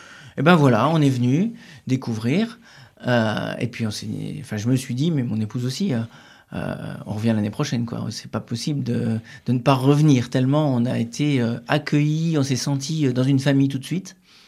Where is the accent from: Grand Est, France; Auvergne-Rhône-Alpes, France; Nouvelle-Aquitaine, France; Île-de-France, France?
Grand Est, France; Nancy; Je viens de Nancy, de Lorraine.